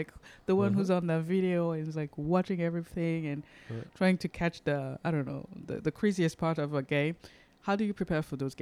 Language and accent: English; Lyon, Auvergne-Rhône-Alpes, France; It's like, oh, I'm from Lyon.